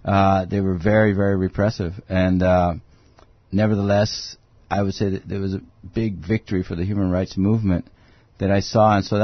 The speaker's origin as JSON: {"language": "English", "country": "Brazil", "tie": "born or raised there", "also_born_or_lived": "Argentina", "said": "I grew up in Latin America, mostly in Brazil and Argentina. And I grew up in a time of dictatorships."}